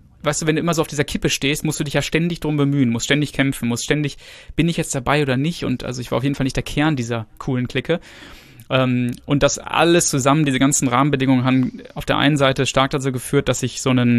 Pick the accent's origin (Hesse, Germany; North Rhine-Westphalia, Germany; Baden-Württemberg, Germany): North Rhine-Westphalia, Germany; Gütersloh; born there; Also ich bin in Gütersloh geboren. Also das ist in der Nähe von Bielefeld für diejenigen, die das nicht kennen.